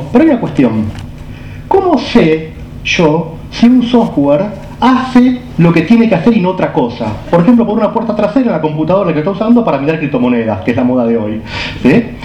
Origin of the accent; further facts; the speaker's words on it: Mar del Plata, Buenos Aires Province, Argentina; Yo también soy de Mar del Plata, también vivo en una casa